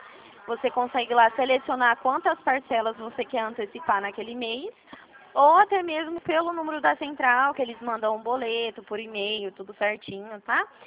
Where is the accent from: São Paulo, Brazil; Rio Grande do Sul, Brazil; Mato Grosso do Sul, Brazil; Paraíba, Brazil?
São Paulo, Brazil; Presidente Prudente; Eu sou daqui da região de Presidente Prudente.